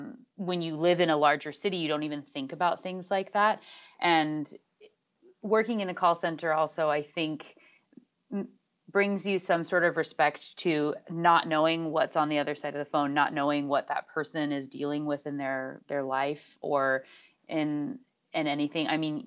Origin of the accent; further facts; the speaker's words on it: Alaska, United States; born there; Yes, I was born in Alaska, but not on the reservation.